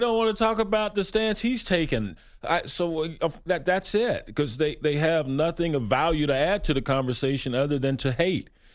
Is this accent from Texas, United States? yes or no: yes; Lubbock, Texas, United States; Knucklehead, I've never been to Africa. I'm from here. I'm from Lubbock, Texas.